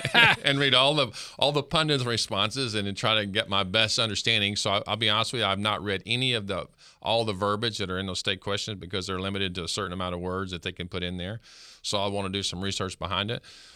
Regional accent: Arkansas, United States; I grew up in Arkansas.

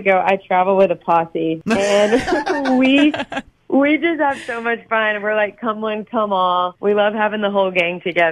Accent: Georgia, United States; And we're calling them the Georgia only shows because I obviously had to come back to my home state.

